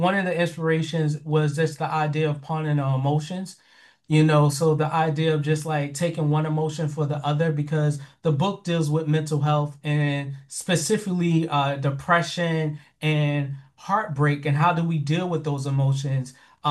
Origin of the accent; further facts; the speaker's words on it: Philadelphia, Pennsylvania, United States; since we're both from Philly, he got things without me explaining it